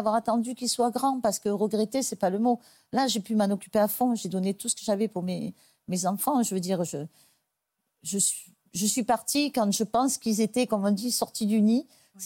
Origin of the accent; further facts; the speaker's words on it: Provence-Alpes-Côte d'Azur, France; comme on dit chez nous en Provence, une main devant, une main derrière